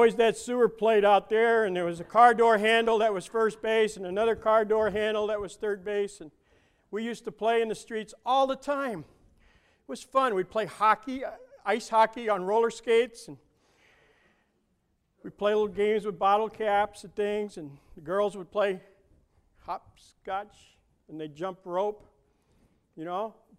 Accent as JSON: {"language": "English", "town": "Brooklyn", "region": "New York", "country": "United States", "tie": "born or raised there", "said": "When I grew up in Brooklyn, we used to play in the streets."}